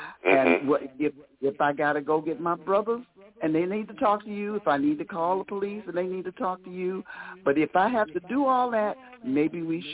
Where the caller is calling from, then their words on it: St. Louis, Missouri, United States; I'm calling you from St. Louis.